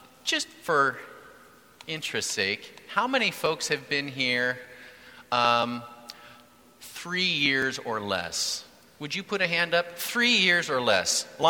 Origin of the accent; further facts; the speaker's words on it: Yakima, Washington, United States; I grew up in Central Washington in Yakima, and the one thing that Yakima got was the Central Washington State Fair, right?